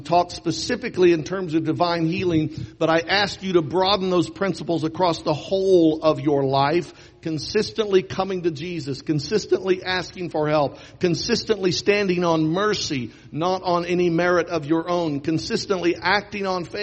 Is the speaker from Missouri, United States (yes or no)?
yes; Joplin, Missouri, United States; a small town in the vicinity of my hometown of Joplin.